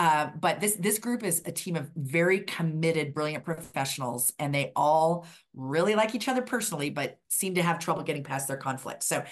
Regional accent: Colorado, United States; I grew up in Colorado in my family's own business.

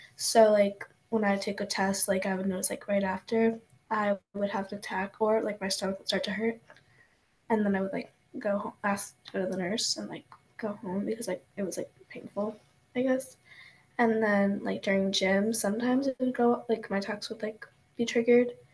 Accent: Verona, New Jersey, United States; I'm 13 years old. I'm from Verona, New Jersey.

